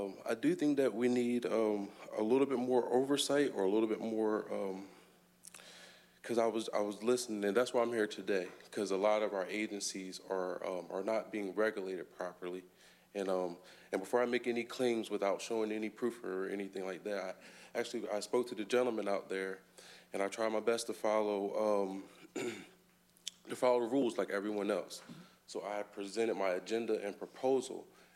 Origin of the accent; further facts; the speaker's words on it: United States; I was born and raised in Sussex County. My grandparents and their parents were as well.